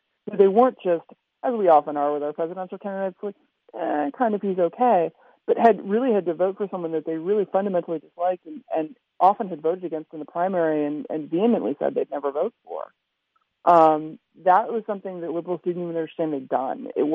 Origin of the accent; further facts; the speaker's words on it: New York, United States; now in Washington, United States; I was raised on the Upper West Side of New York, and I live in Washington D.C., which is a pretty secular place.